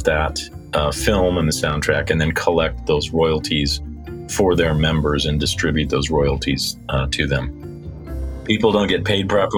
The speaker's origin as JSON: {"language": "English", "region": "Midwest", "country": "United States", "tie": "born or raised there", "said": "as far back as, you know, marching bands growing up in the Midwest"}